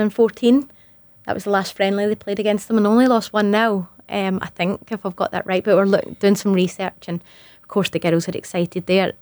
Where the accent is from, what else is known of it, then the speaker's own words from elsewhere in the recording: Scotland, United Kingdom; or me being Scottish, a Scottish international